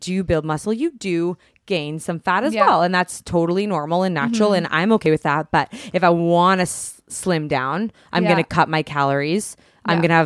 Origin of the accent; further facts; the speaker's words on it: Salmon Arm, British Columbia, Canada; also born or lived in Thailand; And I was born and raised in Salmon Arm. And though I left and traveled, I taught in Thailand. Yeah. I moved to Thailand.